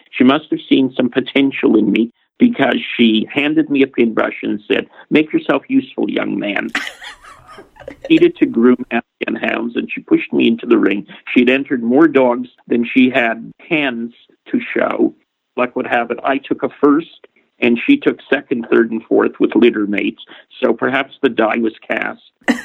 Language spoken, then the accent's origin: English; Montreal, Quebec, Canada; I come from Canada. I grew up in Montreal. I did not come from a dog family.